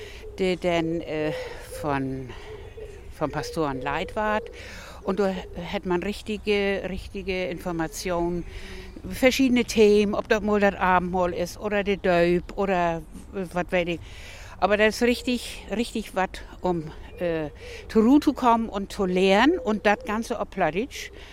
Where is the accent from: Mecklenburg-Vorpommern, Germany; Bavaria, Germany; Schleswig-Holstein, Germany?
Schleswig-Holstein, Germany; Münsterdorf; Münsterdorf ist mein Heimat, das muss ich sagen. Bin hier wirklich zu Hus und bin hier auch gern.